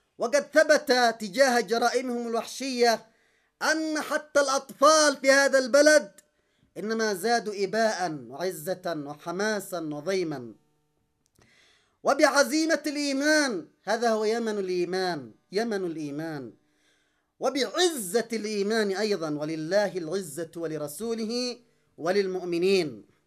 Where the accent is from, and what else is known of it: Yemen